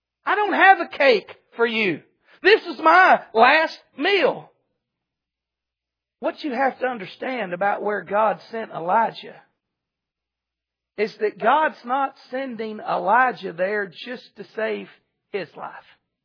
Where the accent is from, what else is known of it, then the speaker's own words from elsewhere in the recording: Greenwood, Arkansas, United States; now in Van Buren, United States; Lord, why am I in Van Buren, Arkansas? I grew up in Greenwood. Why can't I go back to Greenwood?